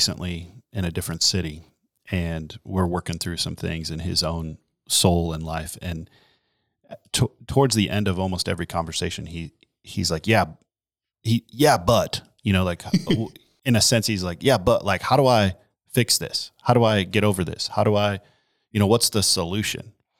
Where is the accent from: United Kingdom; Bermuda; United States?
United States; well, we're American, first of all, so we don't like anything slow, you know?